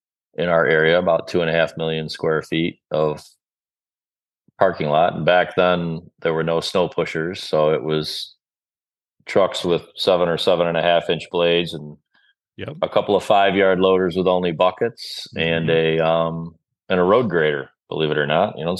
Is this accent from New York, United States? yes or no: no; Farmington Hills, Michigan, United States; also born or lived in Cascade; Well, as the story goes, I grew up in Farmington, what's now Farmington Hills, Michigan, as well as Cascade, Grand Rapids, Cascade outside of Grand Rapids.